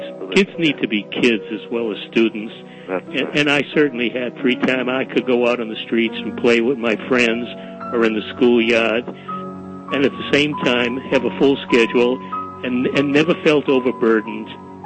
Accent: Boston, Massachusetts, United States; I grew up in Boston, by the way. I grew up in Roxbury. My first few years during the Depression, my parents lived with my maternal grandparents in Dorchester. And then for 16 years, we lived in Roxbury.

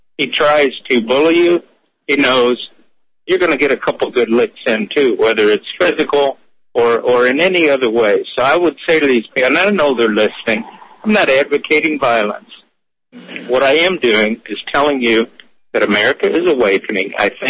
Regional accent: Detroit, Michigan, United States; Anyone that's grown up in the city, I grew up in Detroit, bullies are funny things, man.

